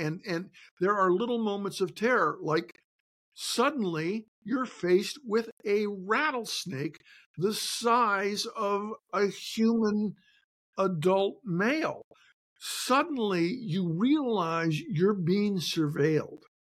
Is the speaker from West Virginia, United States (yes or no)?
no; Shelby, Montana, United States; I'm back in my hometown of Shelby, Montana.